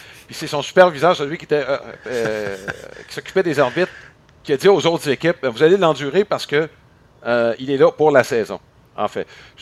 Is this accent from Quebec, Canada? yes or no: yes; Montreal, Quebec, Canada; quand je me suis présenté à elle, que je lui ai dit que je venais de Montréal